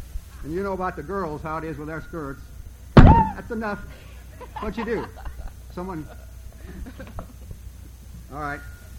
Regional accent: Indiana, United States; by a roadside sign out in God's Middle Western Country, my home state of Indiana

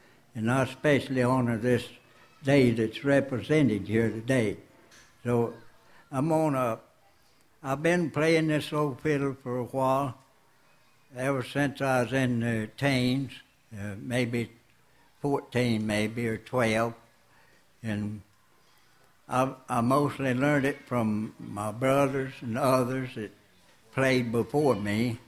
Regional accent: Old Town, Florida, United States; from Old Town, Florida

